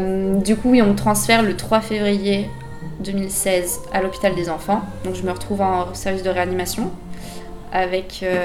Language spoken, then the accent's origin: French; Bordeaux, Nouvelle-Aquitaine, France; born there; j'ai 23 ans, je suis née à Bordeaux, je vis encore à Bordeaux. Aujourd'hui, on est chez mon père, donc dans un appartement près de Bordeaux-Centre. C'est là où j'ai vécu ces 4 dernières années